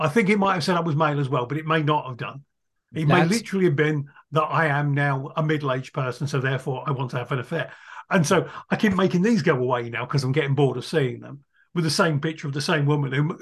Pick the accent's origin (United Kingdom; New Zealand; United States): United Kingdom; Yorkshire and the Humber; I'm from Yorkshire.